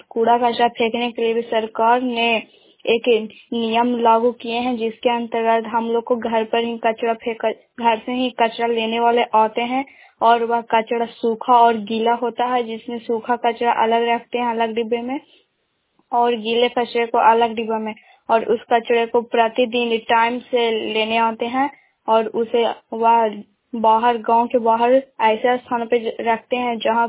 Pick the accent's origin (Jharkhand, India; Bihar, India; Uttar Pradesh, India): Bihar, India; Kachhiyama; घर कछियामा, जिला नालंदा की मैं निवासी हूँ।